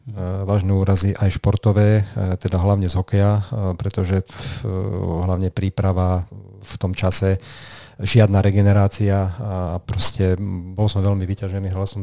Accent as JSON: {"language": "Slovak", "town": "Zvolen", "region": "Banská Bystrica Region", "country": "Slovakia", "tie": "born or raised there", "said": "Áno, som rodák"}